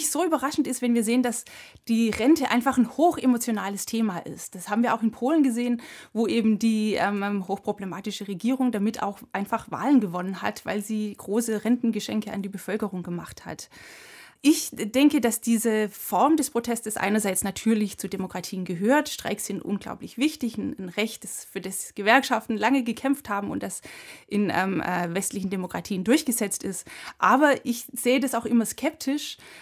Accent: Southwest Germany, Germany; Nein, ich komme aus Südwestdeutschland.

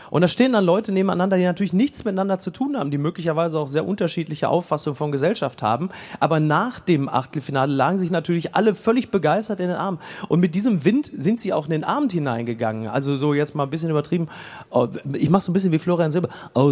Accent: Recklinghausen, North Rhine-Westphalia, Germany; born there; In Recklinghausen.

